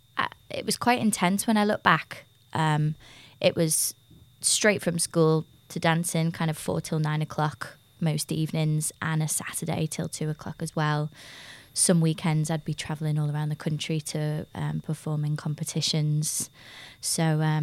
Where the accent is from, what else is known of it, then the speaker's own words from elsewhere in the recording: Liverpool, North West England, United Kingdom; So I grew up in Liverpool. Yeah. Very normal family, semi-detached house. I have a brother and a sister. Normal school.